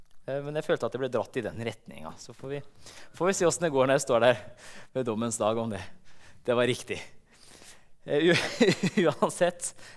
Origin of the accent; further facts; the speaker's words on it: Halden, Østfold, Norway; For de som ikke kjenner meg, jeg kommer fra Halden.